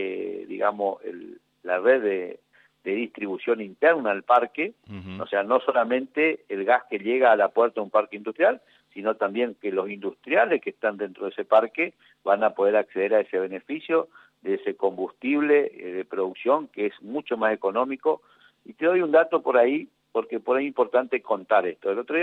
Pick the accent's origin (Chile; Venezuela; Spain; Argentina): Argentina; Curuzú Cuatiá, Corrientes; Yo soy de Curuzú, Cuatiá